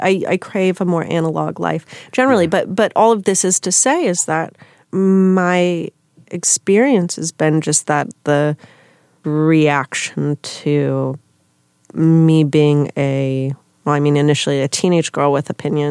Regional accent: Minneapolis, Minnesota, United States; also born or lived in Los Angeles / Chicago; I'm from Minneapolis.

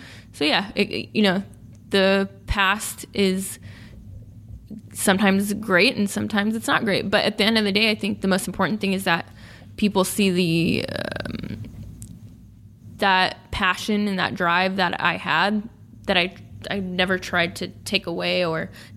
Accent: Sacramento, California, United States; living and working in my hometown in Sacramento.

